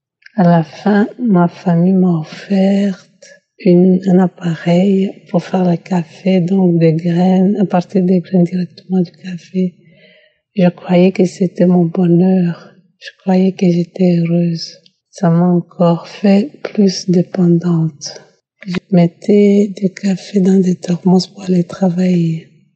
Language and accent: French; Belgium; je suis une Belge d'origine congolaise vivant en Belgique.